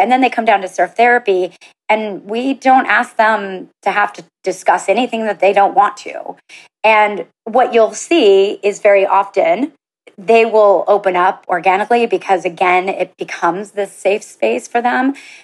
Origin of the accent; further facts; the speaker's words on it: Hawaii, United States; And as a Hawaiian Filipino, we say, however you ride the wave, you've surfed that wave.